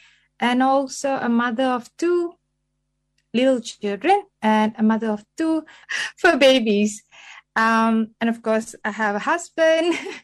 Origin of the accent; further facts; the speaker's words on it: Penang, Malaysia; and I'm from Penang, Malaysia.